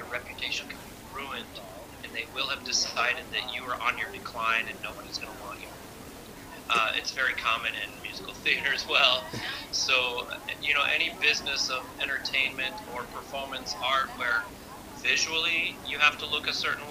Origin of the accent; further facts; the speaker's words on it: United States; all you have to do is read the first line of my bio and you can see that I'm from the United States.